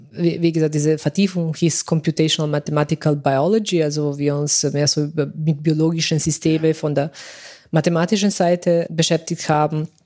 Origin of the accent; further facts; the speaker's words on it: Serbia; moved away as an adult; also born or lived in Vienna; now in Magdeburg, Germany; also ich bin in Serbien geboren und aufgewachsen und dann zum Studieren, also nach dem Gymnasium nach Wien gezogen.